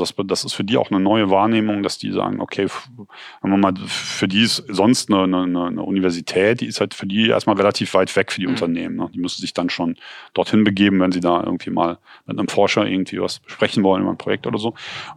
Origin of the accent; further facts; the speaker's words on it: Cologne, North Rhine-Westphalia, Germany; bei uns in Köln wird auch viel produziert, aber das Großteil sind halt Filme, ne? oder Fernsehen oder sowas.